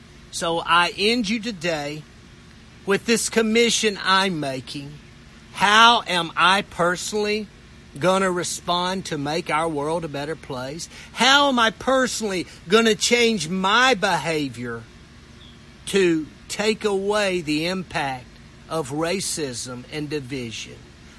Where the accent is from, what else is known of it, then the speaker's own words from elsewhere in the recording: Ripley, United States; I saw this morning that my hometown where I serve as pastor in Ripley is having a peace-filled celebration today at the city park.